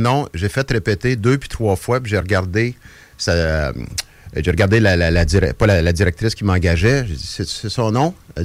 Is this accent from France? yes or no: no; Trois-Rivières, Quebec, Canada; born or raised there